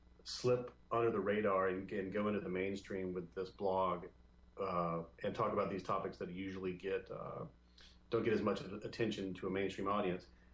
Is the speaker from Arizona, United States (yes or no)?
no; Mississippi, United States; I came from a very religious background. I'm from South Mississippi. I didn't go to a great high school.